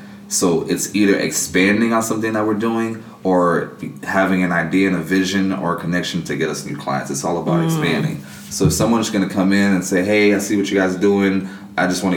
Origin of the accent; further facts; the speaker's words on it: Miami, Florida, United States; I grew up in Miami.